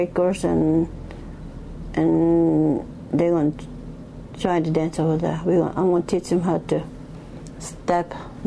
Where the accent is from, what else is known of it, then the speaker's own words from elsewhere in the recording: Hollywood, Florida, United States; also born or lived in Everglades; I grew up in the Everglades, but after, when I was about 7 or my mother took me to reservation in Hollywood. So that's why I mostly stay over there for a long time.